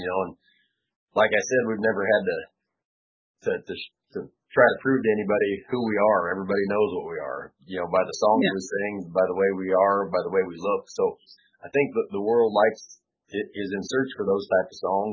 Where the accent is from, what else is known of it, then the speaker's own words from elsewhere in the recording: Moorcroft, Wyoming, United States; I grew up in Moorcroft, Wyoming, you know, like, a folks ranch up there is like, I don't know how else to be.